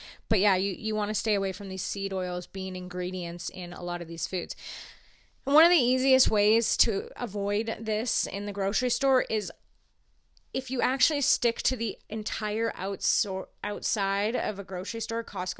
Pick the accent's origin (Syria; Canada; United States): Canada; Just, we're Canadian. We have plain old, real maple syrup.